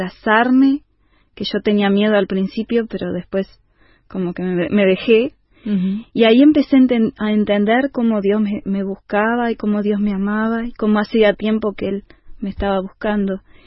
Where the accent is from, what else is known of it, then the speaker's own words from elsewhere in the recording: Minas, Lavalleja, Uruguay; born there; yo nací en Minas, en el departamento de La Valleja, y mi familia no es cristiana.